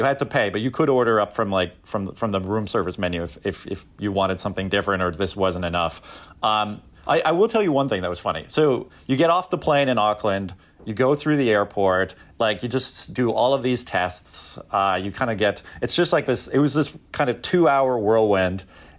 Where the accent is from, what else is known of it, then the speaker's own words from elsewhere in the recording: Canada; it's been difficult for her, been quite intimidating to go to my hometown, which is like 99% like white French-Canadian French, where, you know, you will go, you'll go to the stores, you'll go to the restaurants, and they don't speak English.